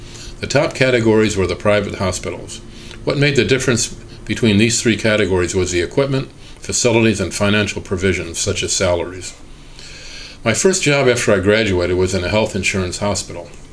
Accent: Cairo, Cairo Governorate, Egypt; moved away as an adult; now in United States; I was born in Cairo in 1954. I had all my elementary, middle, and high school education in Cairo.

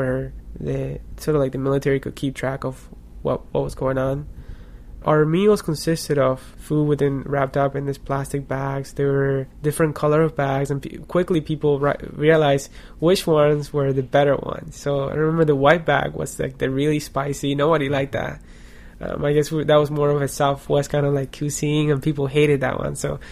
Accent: Cuba; English is a second language; And I would tell them, "Oh, I'm from Cuba, and Cuba, you know, we're still in Cuba. This is Cuba,"

